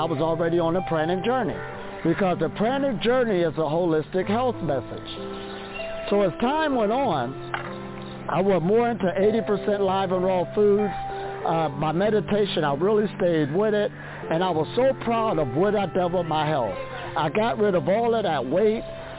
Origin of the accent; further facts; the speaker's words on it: Ohio, United States; Now, I grew up in Ohio, USA. And growing up in Ohio, USA, I grew up in a family where my mother made sure that we always had food within the household.